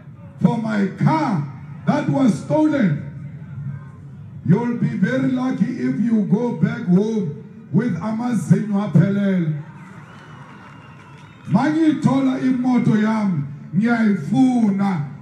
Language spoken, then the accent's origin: English; Limpopo, South Africa; But if I get a tender, I come from Limpopo.